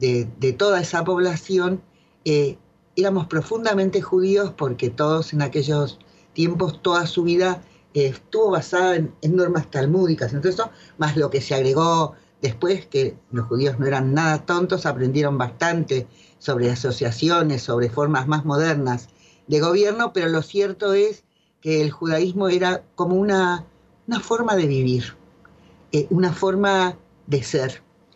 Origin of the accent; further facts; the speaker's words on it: Rivera, Uruguay; me di cuenta que era mucho más lindo que Rivera, que mi pueblo.